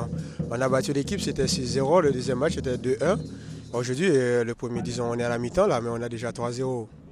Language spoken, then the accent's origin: French; Gonaïves, Artibonite, Haiti; je suis haïtien du diocèse des Gonaïves.